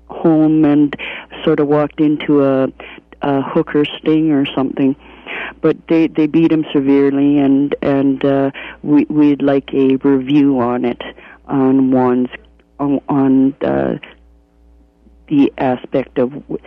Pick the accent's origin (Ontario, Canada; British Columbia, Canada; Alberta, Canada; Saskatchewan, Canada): Alberta, Canada; Calgary; and I'm from Calgary